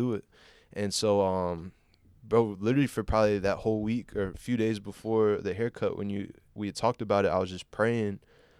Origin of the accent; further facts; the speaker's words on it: Columbia, South Carolina, United States; born there; I was born in Columbia, South Carolina.